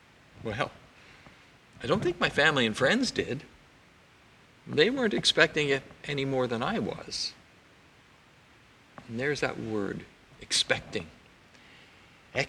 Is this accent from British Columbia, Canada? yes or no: yes; Kamloops, British Columbia, Canada; I did most of my growing up in Kamloops in the interior of the province, graduating from NORCAM Senior Secondary in 1971.